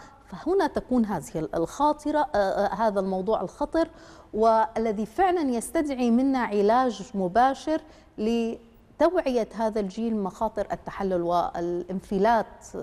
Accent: Syria; يعني مثلا عندنا في سوريا سن المتعارف عليه للزواج 23 24 25

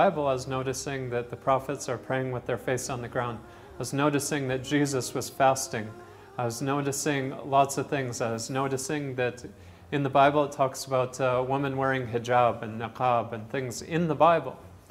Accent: Canada; I'm from Canada. I'm 33 years old. I have a degree in information technology. And alhamdulillah, I'm Muslim.

